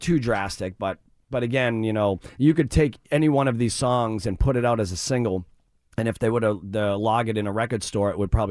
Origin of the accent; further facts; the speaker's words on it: Lawrence, Massachusetts, United States; we grew up very poor in Lawrence, Massachusetts, but, you know, once in a while, my mom saved it up enough where she would try to take us to Bruins games regularly.